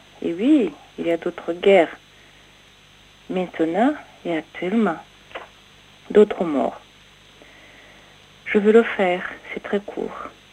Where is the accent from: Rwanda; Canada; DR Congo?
Rwanda; now in France; j'habite dans la Drôme et je viens du Rwanda. Et j'avais 19 ans en 1994.